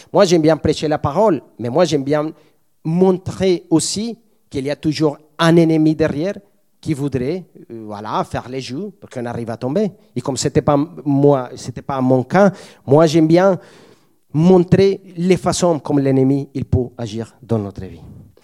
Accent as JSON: {"language": "French", "country": "Colombia", "also_born_or_lived": "Spain", "moved": "yes", "lives_now": "France", "said": "j'ai connu le Seigneur, ça fait 20 ans quand j'ai quitté la Colombie. Et quand j'arrivais en Espagne, après j'ai passé 1 an et demi ici en France"}